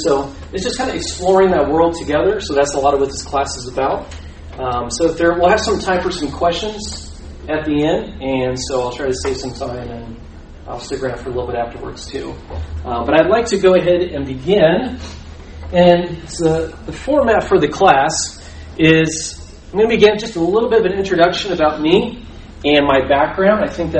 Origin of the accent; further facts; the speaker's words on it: Melbourne, Florida, United States; I grew up in Florida at the Melbourne Church of Christ.